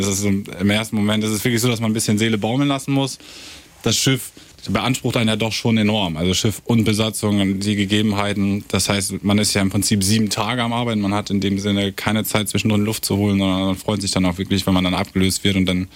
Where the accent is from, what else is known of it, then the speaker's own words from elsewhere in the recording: Lower Saxony, Germany; Also ich bin in Leer geboren worden, bin dann aber in Aue ich groß geworden.